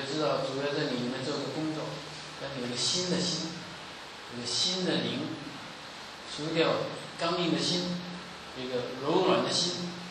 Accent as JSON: {"language": "Chinese", "country": "China", "lives_now": "United States", "said": "因为我们东方人、中国人都很认真读书，操练我们的头脑"}